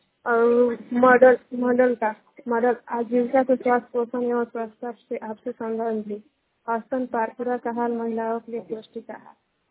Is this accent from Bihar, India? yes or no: yes; Amnaur, Bihar, India; मैं अमनौर नारायण के रहने वाली हूँ।